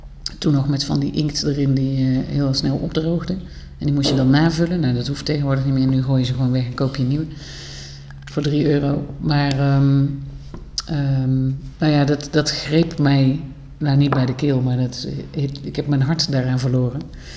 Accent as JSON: {"language": "Dutch", "region": "North Brabant", "country": "Netherlands", "tie": "born there", "accent": "soft G", "lives_now": "Leiden, Netherlands", "said": "ik ben ook nog 45 jaar, geboren in Brabant, misschien wel te horen voor sommige mensen die hier naar luisteren. Nu zijn we in Leiden, dus ik heb een soort rare mix van zachte G's en soms een Leidse R."}